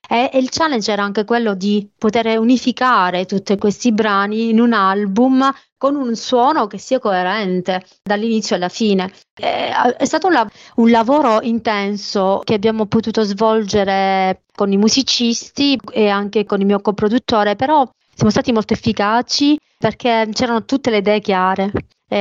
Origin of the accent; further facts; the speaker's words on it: Mussomeli, Sicily, Italy; il clip che abbiamo girato in Sicilia, a Mussomeli, nel mio paese di origine